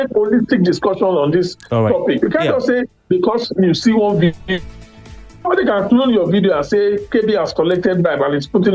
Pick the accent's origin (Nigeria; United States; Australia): Nigeria; So I'm not responding. I'm a Nigerian.